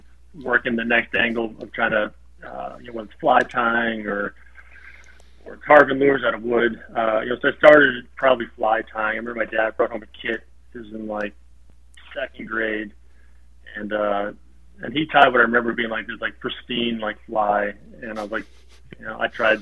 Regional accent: Ohio, United States; also born or lived in Louisiana / Hawaii; So I was born in Louisiana, graduated high school in Ohio, but I really don't have a lot of allegiance to either. Had some really formative years in Hawaii growing up

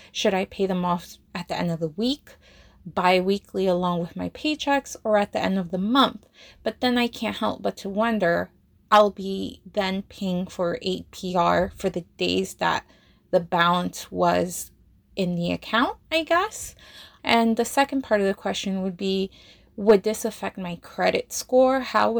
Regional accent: Plainfield, New Jersey, United States; I'm from Plainfield, New Jersey.

